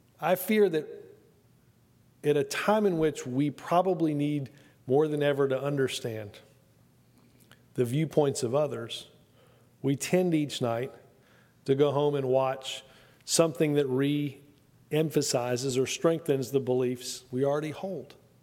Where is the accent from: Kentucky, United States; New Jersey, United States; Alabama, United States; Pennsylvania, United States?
Alabama, United States; or 5:30 when I was growing up in Alabama to watch what happened during the day